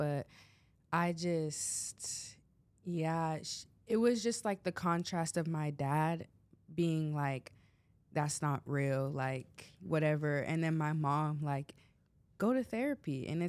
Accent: Arizona, United States; Yeah, I am from Arizona. I'm a third year here at USC studying psychology

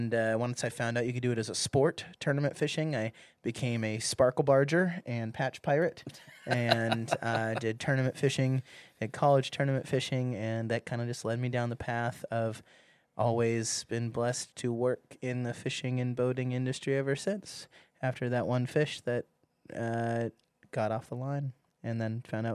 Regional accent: Olympia, Washington, United States; Yeah, so Washington State. So I grew up in Washington State, Olympia, Lacey area, south of Seattle a little bit. And so I fell in love with fishing there, but it wasn't really there that I got hooked.

